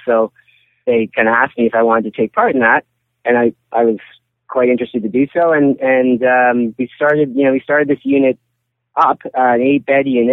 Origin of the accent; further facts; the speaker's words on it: Canada; born there; My parents are immigrants from Europe, and I was born in Canada.